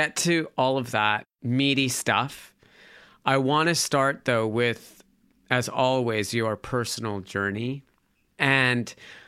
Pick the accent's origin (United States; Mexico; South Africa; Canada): Canada; Calgary, Alberta; because I grew up in Calgary, Alberta, Canada. So like near farms